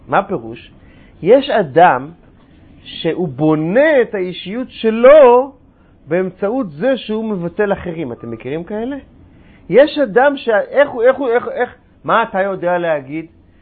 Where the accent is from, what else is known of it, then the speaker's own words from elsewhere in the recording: United States; Hebrew is a second language; moved away as an adult; now in Israel; אני באתי מארצות הברית לפני כמה שנים